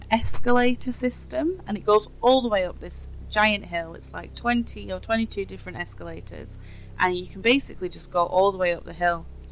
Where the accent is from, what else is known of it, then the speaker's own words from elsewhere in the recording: England, United Kingdom; now in Hong Kong; I'm from England. I've been here for about 2 years.